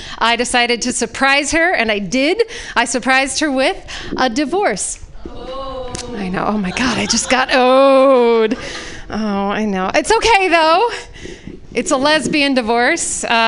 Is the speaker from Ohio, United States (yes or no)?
no; Utah, United States; now in Alaska, United States; I am not originally from Alaska. I'm originally from Utah. I was a gay gal who got to grow up in homophobic Utah.